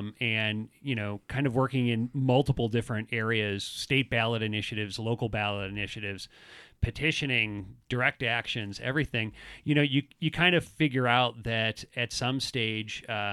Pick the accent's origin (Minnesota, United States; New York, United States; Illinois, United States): Illinois, United States; Chicago; born there; I should say that I was born in Chicago, where, you know, Democratic Party is essentially written on your birth certificate.